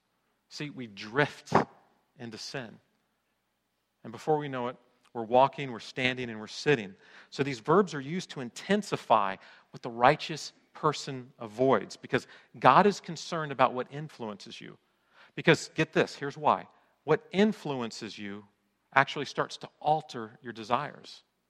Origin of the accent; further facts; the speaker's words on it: Florida, United States; also born or lived in California / Colorado; I grew up in Florida and California, and always had an ocean around me, except for that decade I was in Colorado.